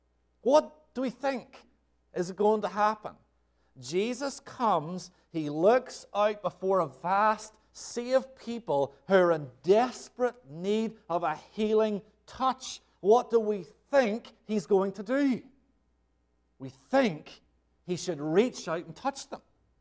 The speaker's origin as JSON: {"language": "English", "region": "Northern Ireland", "country": "United Kingdom", "tie": "born or raised there", "said": "I grew up in Northern Ireland."}